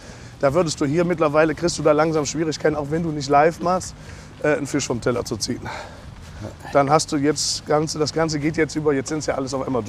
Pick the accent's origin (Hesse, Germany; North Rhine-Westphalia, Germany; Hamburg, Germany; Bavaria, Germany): North Rhine-Westphalia, Germany; Ründeroth; Aus Engelskirchen, nein, ja. Aus also Ründeroth war früher die kleine Gemeinde und dann noch ein ganz kleines Dörfchen über Ründeroth